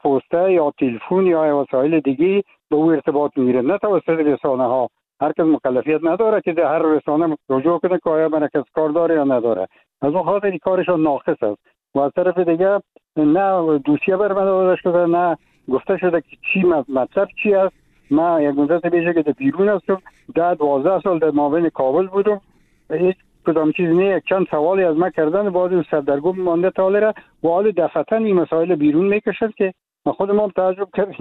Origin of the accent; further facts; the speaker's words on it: Afghanistan; moved away; من حال فعلا در افغانستان نیستم، من خارج از افغانستان هستم،